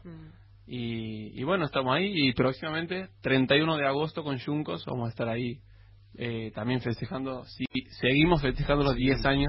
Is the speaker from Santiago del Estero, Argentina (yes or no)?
yes; Santiago del Estero, Argentina; de Santiago Capital, así es.